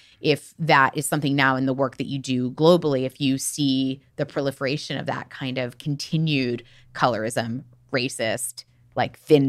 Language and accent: English; Miami, Florida, United States; I was thinking about I grew up in Miami mm-hmm. and I was do Lipton tea bags in the backyard.